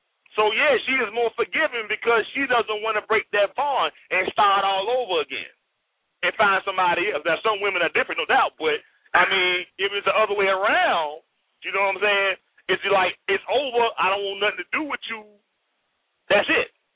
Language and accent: English; New York City, New York, United States; now in North Carolina, United States; I may have been born and raised in New York City and now I live in North Carolina.